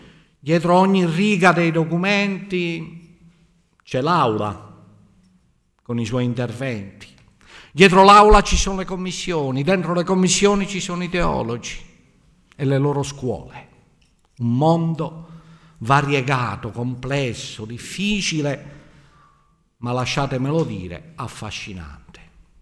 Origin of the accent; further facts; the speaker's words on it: Southern Italy, Italy; Avete capito che sono meridionale, non sono di Bergamo.